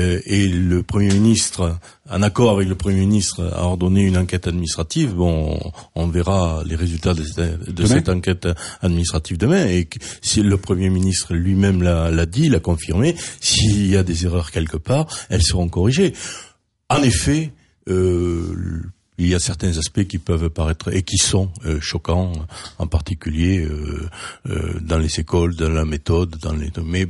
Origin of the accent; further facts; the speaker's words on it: Montauban, Occitanie, France; Je suis montalbanais, je suis né à Montauban, j'ai vécu à Montauban, et j'ai créé mon entreprise à Montauban.